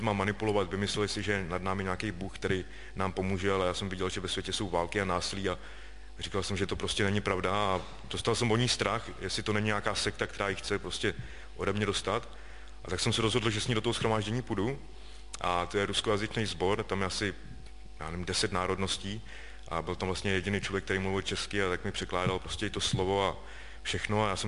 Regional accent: Karlovy Vary, Karlovy Vary Region, Czechia; A já pocházím z Karlových Varů, kde byly drogy celkem velký problém

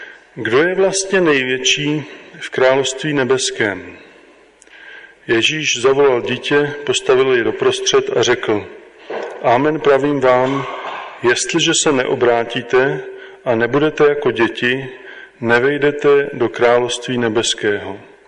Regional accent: Ústí nad Labem, Ústí nad Labem Region, Czechia; Já pocházím původně z Ústí nad Labem, ale teď žijeme ve východních Čechách.

